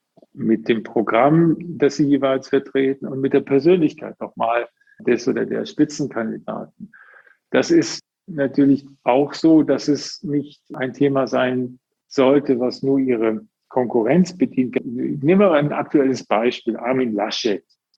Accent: Bonn, North Rhine-Westphalia, Germany; born there; ich bin auch Rheinländer. Ich bin geboren in Bonn und war zuletzt viel in Köln auch.

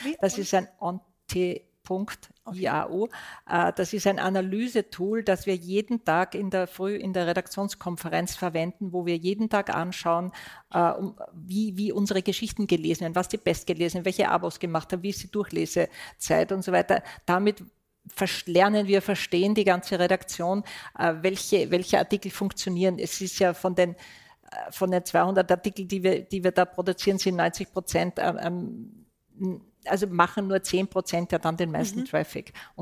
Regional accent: Austria; Da sind wir Österreicher nicht sehr datenaffin.

